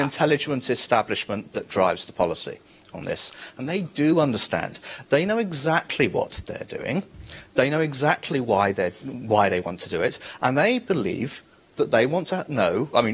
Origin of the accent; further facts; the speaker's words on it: United Kingdom; I'm from the United Kingdom, and I must say there's never a topic as much as this gets me as close as wanting to apologize for that.